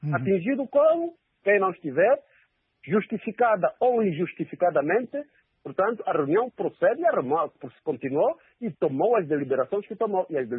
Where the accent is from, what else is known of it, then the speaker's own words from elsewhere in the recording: Huambo, Angola; Eu sou natural do Uambo, da família real do Bailume.